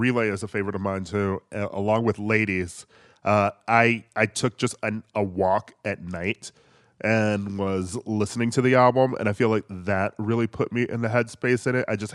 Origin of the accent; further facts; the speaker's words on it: Midwest, United States; just sort of like a black kid growing up in the Midwest